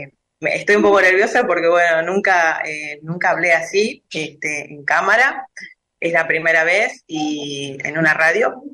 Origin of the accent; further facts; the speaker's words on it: Buenos Aires, Argentina; now in Rosario, Argentina; me llevo lo mejor de acá de Rosario porque nosotras vinimos de Buenos Aires